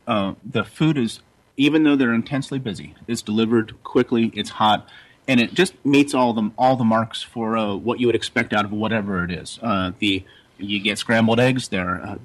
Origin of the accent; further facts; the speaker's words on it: Florida, United States; Skyway Jack's is I'm from Florida. I've lived here my entire life, and I remember I'm just old enough to remember roadside attractions.